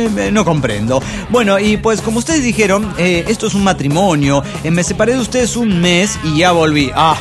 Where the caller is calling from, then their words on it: Caracas, Capital District, Venezuela; de Caracas, Venezuela.